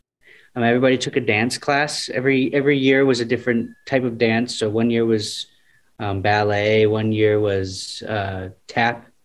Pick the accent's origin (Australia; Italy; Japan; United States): United States; Peoria, Illinois; We grew up in Peoria, Illinois. So we're very familiar with the humidity and the heat that you're dealing with right now.